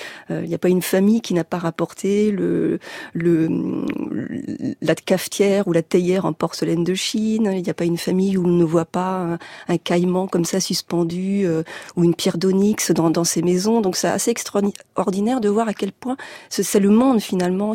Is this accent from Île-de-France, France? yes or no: no; Rennes, Brittany, France; Bien que mes origines soient bretonnes, nord-finistériennes, malgré tout, je suis née et j'ai grandi à Rennes, donc dans une autre Bretagne.